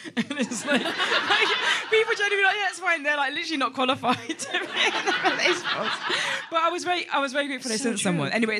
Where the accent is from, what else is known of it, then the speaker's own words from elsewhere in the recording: East Finchley, London, United Kingdom; I was brought up in East Finchley, in London, and I don't live there now. And it's way nicer than where I live.